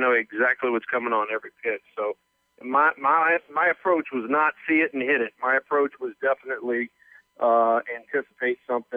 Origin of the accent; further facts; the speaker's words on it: the South, United States; I'm from the South, and like I said, went to school in Mississippi, so I was a little bit of a redneck.